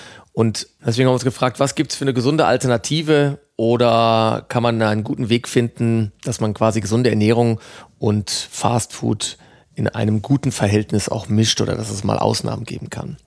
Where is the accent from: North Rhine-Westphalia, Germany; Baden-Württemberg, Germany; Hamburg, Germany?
North Rhine-Westphalia, Germany; Meine Heimat ist das Ruhrgebiet